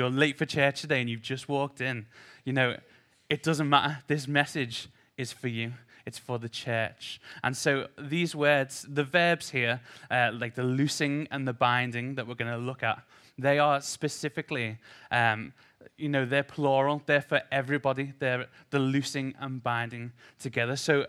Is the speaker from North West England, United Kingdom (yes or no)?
yes; Liverpool, North West England, United Kingdom; So, I've been here a year, and I'm from Liverpool originally.